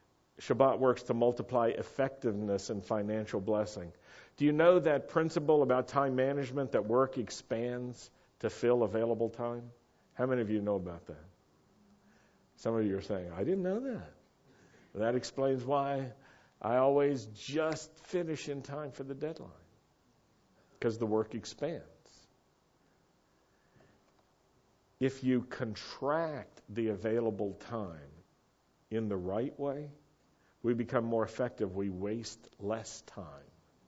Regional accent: Roanoke, Virginia, United States; I grew up in Roanoke, Virginia, and we were a blue law state.

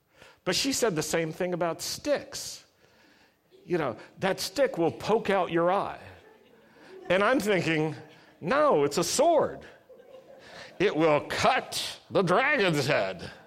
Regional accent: Virginia, United States; Now, this was hard growing up in Virginia and growing up at a time when fireworks were readily available around the 4th of July

